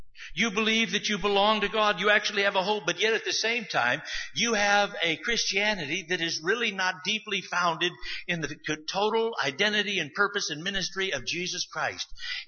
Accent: United States; born there; I was born in America.

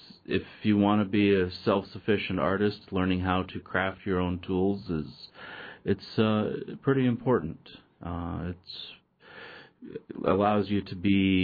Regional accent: Metlakatla, Alaska, United States; I'm from Metlakatla, which is just south of Ketchikan, and I grew up there, went to school, studied Tsimshian art under Jack Hudson, who's a master carver there.

